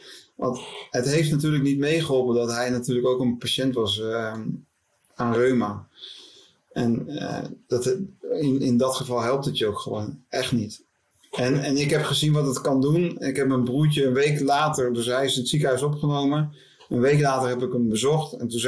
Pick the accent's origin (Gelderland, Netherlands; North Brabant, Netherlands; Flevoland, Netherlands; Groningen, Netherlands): Flevoland, Netherlands; Swifterbant; born there; dus van Zwifterband, onze geboorteplaats